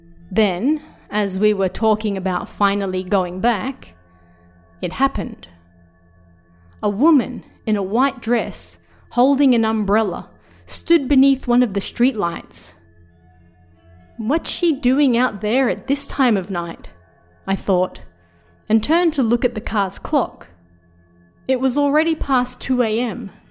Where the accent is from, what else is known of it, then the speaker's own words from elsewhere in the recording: Australia; I'm Australian, so I'd never seen snow before Japan.